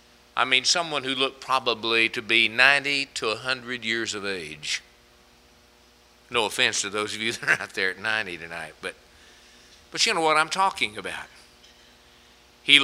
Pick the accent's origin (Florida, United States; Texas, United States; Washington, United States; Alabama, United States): Texas, United States; Hallsville; we had a young boy, believe it or not, over in Hallsville, my hometown